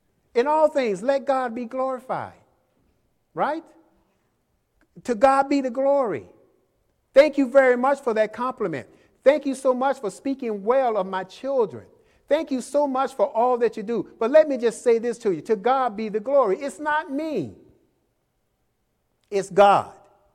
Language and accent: English; Jacksonville, Florida, United States; I'm a Christian. I meet people sometimes, they say, I've seen you before. You know, I'm from Jacksonville